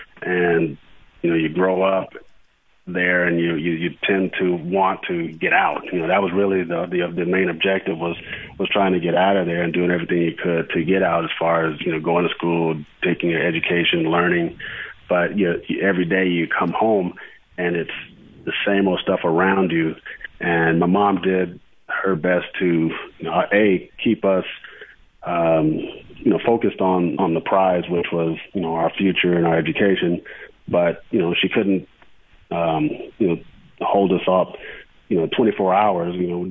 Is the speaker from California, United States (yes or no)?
yes; Compton, California, United States; when I go back to, my childhood and growing up, in Compton and in the L.A. area, I lived in the housing projects that was, probably one of the roughest projects that, that in North America.